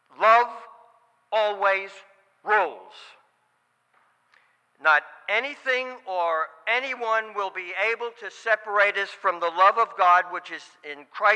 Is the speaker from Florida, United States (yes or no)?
no; Bronx, New York, United States; Growing up in the Bronx, I learned a couple things that's really helped me survive.